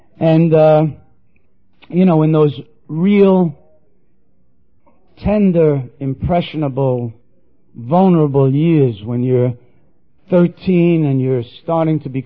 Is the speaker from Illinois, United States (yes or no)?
no; New York City, New York, United States; You know, born and raised, Bronx, New York City